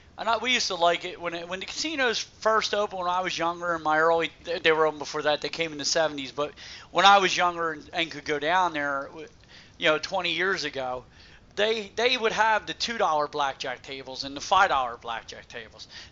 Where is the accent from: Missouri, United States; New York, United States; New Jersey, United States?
New Jersey, United States; I just want to let you all in on a little secret. I'm from New Jersey. I'm going to piss and moan. It's what I do. And I am going to repeat myself over and over again. It's just what we do here in New Jersey.